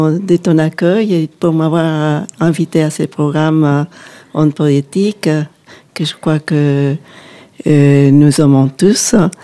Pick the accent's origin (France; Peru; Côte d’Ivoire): Peru; born there; French is a second language; Et je suis née au Pérou, et un pays qui se trouve en Amérique du Sud, hispanophone. Et c'est un pays qui est très, très varié, qui a une côte, une montagne et puis l'Amazonie. Mais j'ai vécu au bord de la mer, à la capitale